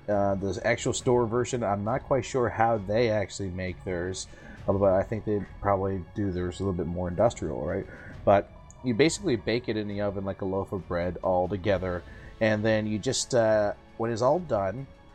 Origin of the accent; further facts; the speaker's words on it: Canada; accent: Canadian; Maybe because my Canadian accent, it's we call it donair.